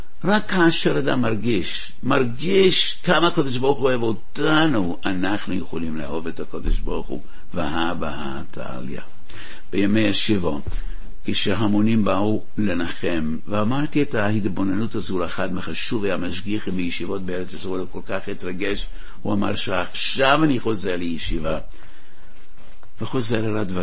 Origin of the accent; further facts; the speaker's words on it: Brooklyn, New York, United States; הייתי ילד קטן, אני ובעיקר אחיי הגדולים, אמא ביחד עם חברותיה הקימו בבורו פארק